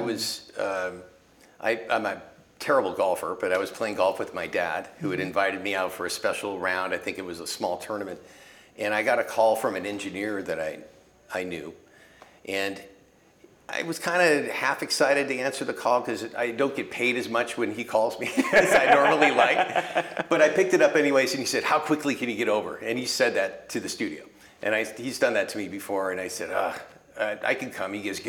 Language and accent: English; California, United States; I'm from Marin. It's a very small community.